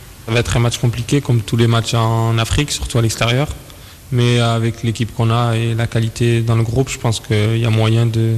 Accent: Marseille, Provence-Alpes-Côte d'Azur, France; born there; j'ai 24 ans, je suis né à Marseille et je joue au FC Metz.

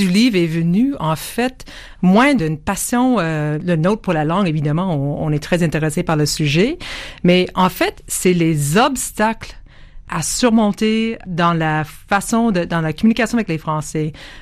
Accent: Quebec, Canada; accent: Québécois; now in France; L'accent québécois, quand on est arrivé en France en 99-2000, les gens riaient de notre accent québécois.

